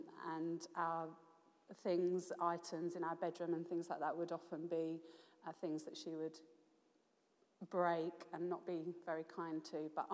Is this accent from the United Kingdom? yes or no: yes; Chatham, South East England, United Kingdom; Yes, so I was born and bred in Chatham. The hospital doesn't exist anymore, but I grew up on a council estate